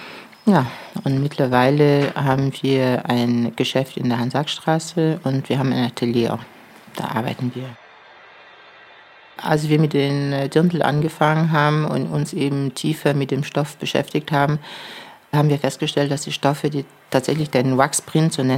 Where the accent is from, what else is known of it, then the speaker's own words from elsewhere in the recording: Cameroon; now in Germany; Ich bin in Kamerun geboren und aufgewachsen.